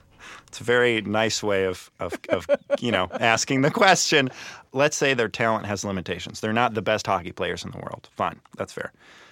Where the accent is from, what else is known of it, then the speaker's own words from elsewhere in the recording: United States; I was like, as an American, there's a lot to be discussed there.